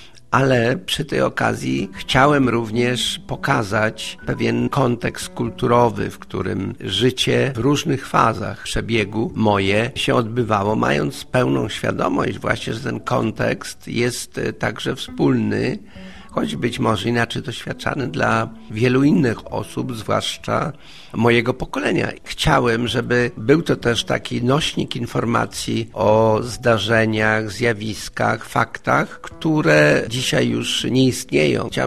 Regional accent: Pomeranian Voivodeship, Poland; bo najpierw oczywiście w małym stopniu wiedziałem, że jestem Kaszubą jako dziecko, no bo wszyscy byli Kaszubami.

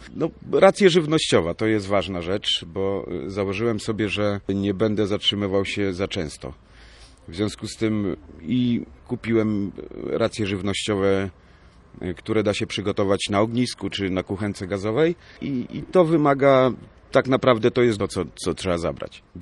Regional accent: Lubartów, Lublin Voivodeship, Poland; A i jestem z Lubartowa, pochodzę z Lubartowa, z województwa lubelskiego, natomiast teraz, źle to zabrzmi, ale żyję w rozkroku. Część tygodnia w Lubartowie, gdzie pracuję, a część w Supraślu, gdzie mam żonę i rodzinę

